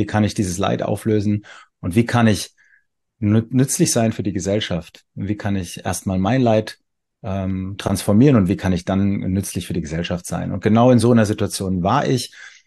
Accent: Weinheim, Baden-Württemberg, Germany; born there; Ich wohne wieder in meiner Geburtsstadt Weinheim, dem ich eine ganze Weile in der Welt unterwegs war.

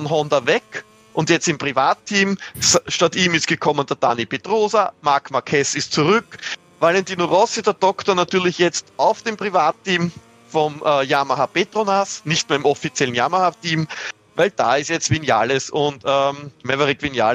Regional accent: Austria; als Österreicher

